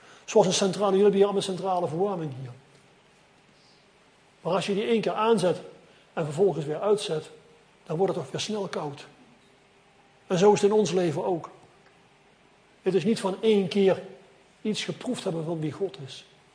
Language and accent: Dutch; South Holland, Netherlands; hoe jullie hier in Zwijndrecht, wou ik zeggen, waar ik vandaan kom, in Sliedrecht